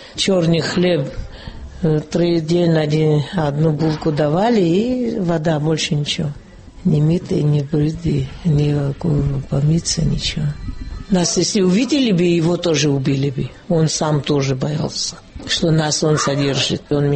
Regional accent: Gagra, Abkhazia, Georgia; я из Гагры сама, находились мы в Гагры.

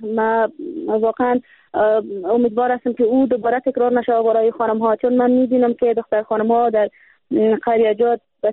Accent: Afghanistan; به ولسوالی این قریه و به ولایت ما و کل افغانستان ما

